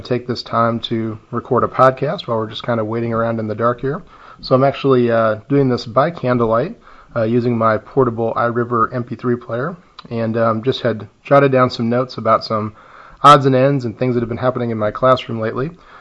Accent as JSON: {"language": "English", "town": "Howells", "region": "Nebraska", "country": "United States", "tie": "born or raised there", "said": "I'm recording today in Howells, Nebraska, my hometown."}